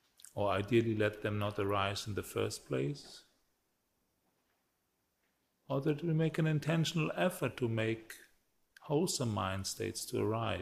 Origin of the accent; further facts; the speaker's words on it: Northern Germany, Germany; living in the midst of a small spa town in northern Germany, in my hometown actually, my parents' house, and try to establish a center there.